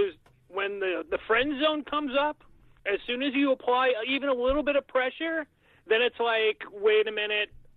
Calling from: Long Island, New York, United States; Hey, gang … on Long Island.

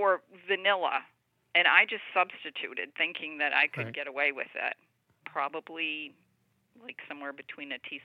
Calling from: Vermont, United States

